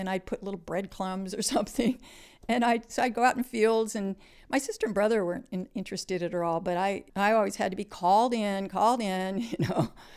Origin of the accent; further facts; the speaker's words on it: Fort Sill, Oklahoma, United States; born there; I was born in Otten, Oklahoma, actually in Fort Sill, where Geronimo was imprisoned, 1953. And I traveled a lot, moved a lot, went to school in a lot of states because I was an Army brat